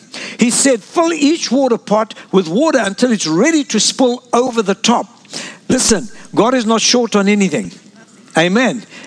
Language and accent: English; Lebanon; also born or lived in South Africa; I'm from Lebanon, born in South Africa